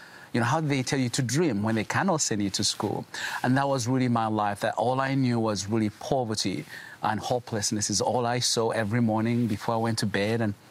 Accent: Uganda; born there; So I was born in Uganda from the poor of the poorest.

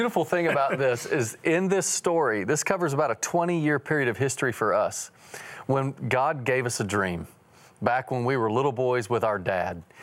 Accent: Dallas, Texas, United States; we grew up right here in Dallas, Texas, and we would drive up I-20 every year to go vacation in Atlanta, Georgia with some of our family members, and we would pass that stadium.

